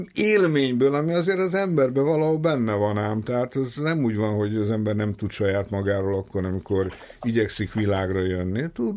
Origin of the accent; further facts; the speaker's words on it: Budapest, Hungary; born there; ugye január 22-én születtem 45-ben, Budapest még ostrom alatt állt, a pesti rész már úgymond felszabadult